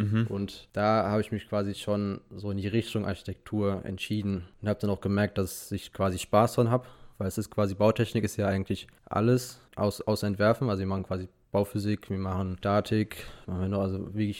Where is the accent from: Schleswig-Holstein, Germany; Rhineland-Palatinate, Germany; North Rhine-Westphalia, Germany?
Rhineland-Palatinate, Germany; Bad Kreuznach; also born or lived in Wiesbaden; Genau hier, in dieser Wohnung wurde ich geboren. Ich komme eigentlich aus Bad Kreuznach